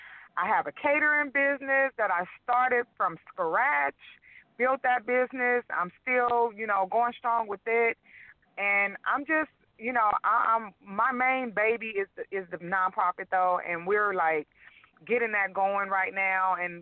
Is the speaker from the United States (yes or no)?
yes; Compton, California, United States; back then I had a lot of different challenges and things that I went through in my life just growing up in Compton.